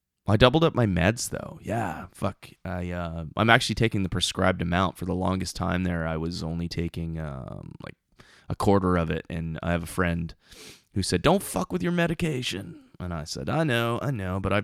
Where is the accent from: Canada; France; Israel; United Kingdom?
Canada; Thunder Bay, Ontario; now in Ottawa, Canada; I grew up in Thunder Bay, so winter is in my blood and I don't want it to be there.